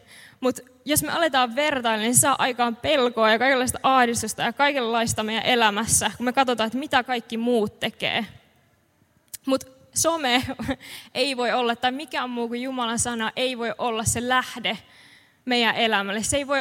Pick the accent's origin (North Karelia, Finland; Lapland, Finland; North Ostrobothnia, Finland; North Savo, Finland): North Ostrobothnia, Finland; Kempele; Mä oon siis Oulusta tai Kempeleestä Oulun läheltä kotoisin.